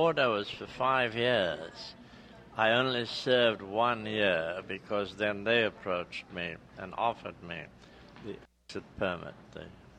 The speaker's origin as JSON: {"language": "English", "country": "South Africa", "tie": "born or raised there", "said": "And this was what I heard growing up in South Africa. 60 years later, I go back, and I still hear the sirens."}